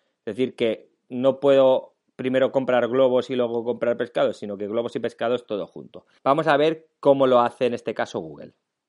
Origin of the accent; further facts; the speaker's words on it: Lleida, Catalonia, Spain; porque yo soy de Lleida y el aeropuerto más cercano que me queda, supongo, un viaje a Londres debe ser Barcelona